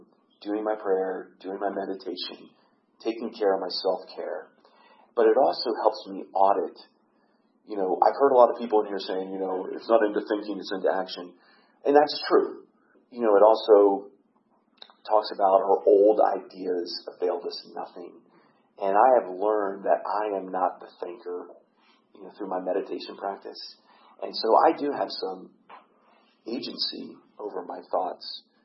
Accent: Tampa, Florida, United States; and I'm from Tampa, so Sandy was all around in that area.

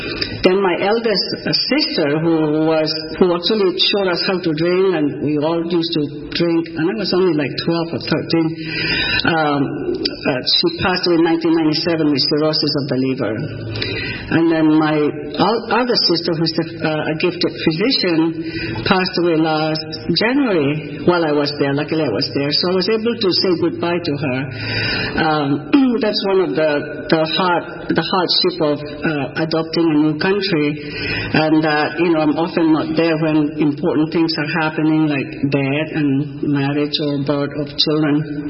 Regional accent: Mizoram, India; English is a second language; now in Valdosta, United States; As you can see, I'm not from Valdosta, Georgia. I started my art journey on the dark side of the planet called Mizoram. It's in a very remote area of the easternmost part of India.

